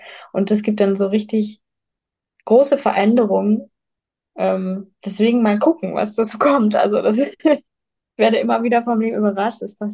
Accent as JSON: {"language": "German", "region": "Lower Saxony", "country": "Germany", "said": "Also ich bin 2019 mit meinen Kühen ins Bergische Land gezogen. Ich komme eigentlich aus Niedersachsen"}